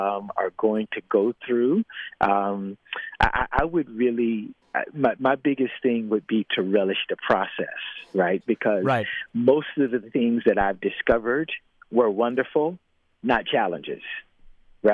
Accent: Florida, United States; So they're deeply rooted, and growing up in the South as well, right? I know many people don't think of things as being as deep and entrenched in Florida as in other Southern states. But when you're native Floridian

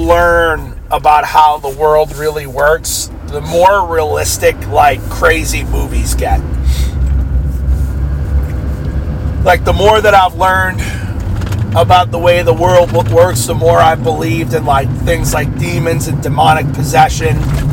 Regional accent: Erie, Pennsylvania, United States; Like, my hometown, I guess, is full of people. Like, hotels are all booked. Restaurants are booked out. Cars lined up and down the street. Erie, Pennsylvania, they were telling the locals

